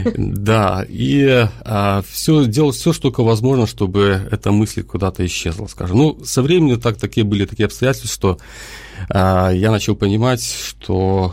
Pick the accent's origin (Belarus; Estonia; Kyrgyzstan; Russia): Belarus; moved away as an adult; also born or lived in Poland; Я сам родился в Беларуси, в принципе, вся моя, скажем так, 25-летняя жизнь была в Беларуси, потом, соответственно, принял решение, ну, скажем так, под зовом Господа Бога, соответственно, чтобы выехать в Польшу.